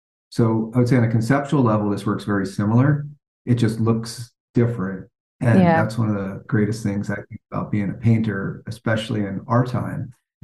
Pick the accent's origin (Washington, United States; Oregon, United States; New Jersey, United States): New Jersey, United States; Long Branch; But I grew up on the Jersey Shore, about 60 miles south of New York City. It was a beach town called Long Branch.